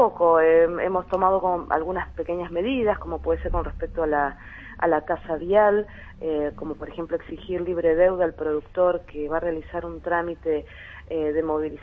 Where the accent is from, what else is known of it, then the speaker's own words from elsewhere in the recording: Mendoza, Argentina; moved away; Yo no soy de esta jurisdicción, yo vengo de Mendoza